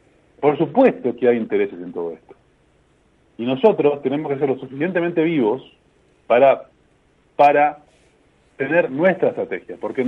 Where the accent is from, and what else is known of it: Argentina